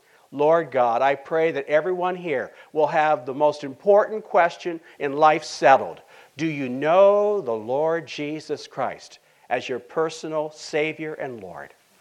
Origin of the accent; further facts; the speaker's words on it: United States; So as an American, I get a little discouraged.